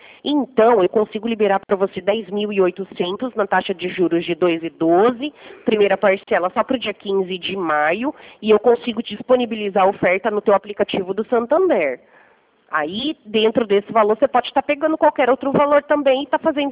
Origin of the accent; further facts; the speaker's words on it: Americana, São Paulo, Brazil; eu sou de Americana.